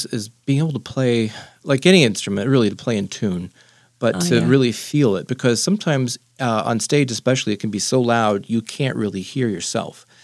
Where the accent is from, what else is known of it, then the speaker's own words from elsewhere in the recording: San Angelo, Texas, United States; And my town, where I grew up in San Angelo, didn't have Southwest, but we drove to Midland, Odessa, which was like 110 miles away.